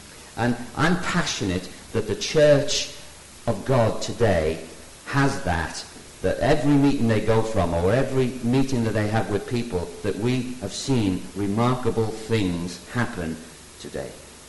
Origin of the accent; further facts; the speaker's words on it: Liverpool, North West England, United Kingdom; because I'm from Liverpool and I'm tough